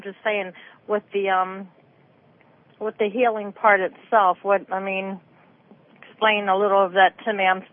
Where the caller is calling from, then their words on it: Maryland, United States; I'm calling from Maryland.